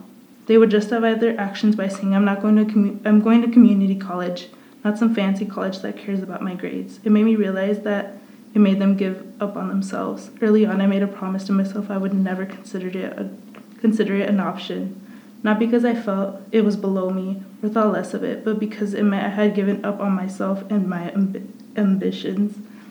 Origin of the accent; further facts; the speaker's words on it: California, United States; I grew up in Orange County. It's considered the most Republican area in California, as well as being racist and conservative.